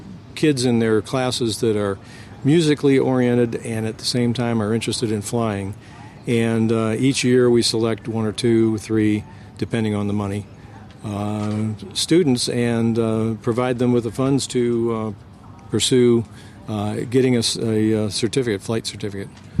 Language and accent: English; South Carolina, United States; It was a long trip for me. I'm from South Carolina